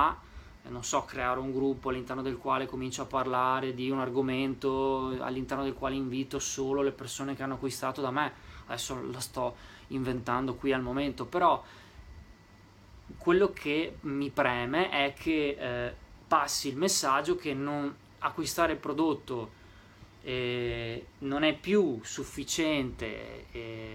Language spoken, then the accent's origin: Italian; Vicenza, Veneto, Italy; io sono di Vicenza e andavamo a comprare il formaggio in un posto.